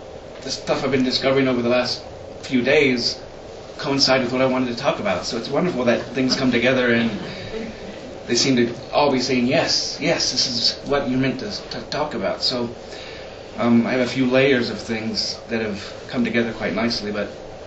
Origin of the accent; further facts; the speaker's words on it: Colorado Springs, Colorado, United States; So I'm still here. And I grew up here in Colorado Springs, so.